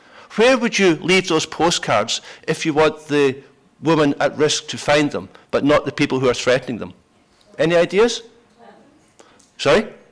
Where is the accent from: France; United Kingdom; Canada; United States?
United Kingdom; we're confused about sex as well. But that's what comes with being British, I think.